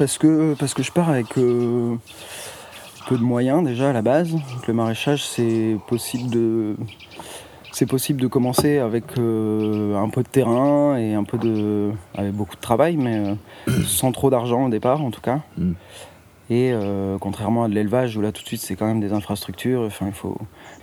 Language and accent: French; Hauts-de-France, France; now in Camarès, France; Alors moi, déjà, je suis du Nord-Pas-de-Calais. Et je suis arrivé ici en 2016, à Camarès.